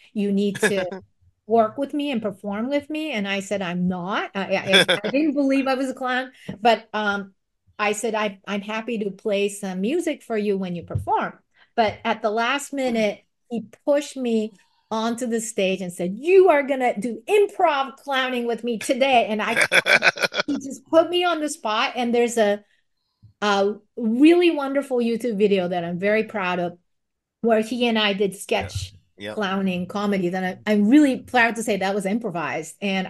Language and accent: English; Japan; when I was growing up in Japan